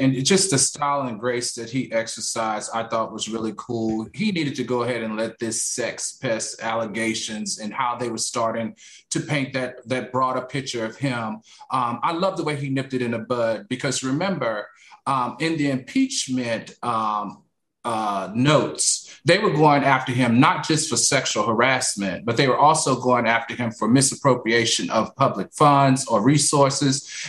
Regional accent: Virginia, United States; I think Miss Virginia won, which, you know, I'm from Virginia, so that was really cool.

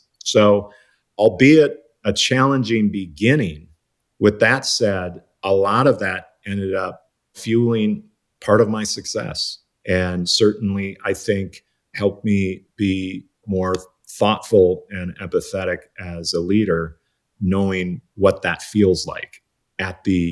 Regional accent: Midwest, United States; And that's kind of growing up in the Midwest, which was predominantly white.

